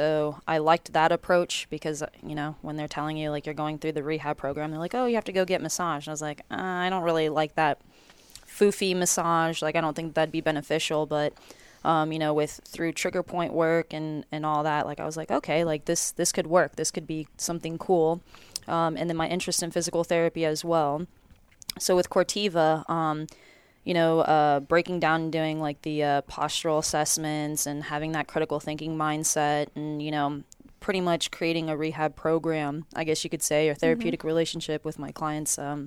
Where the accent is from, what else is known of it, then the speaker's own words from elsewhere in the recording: Dade City, Florida, United States; Well, in growing up in Dade City, I had to pretty much entertain myself because there's not a lot going on out there.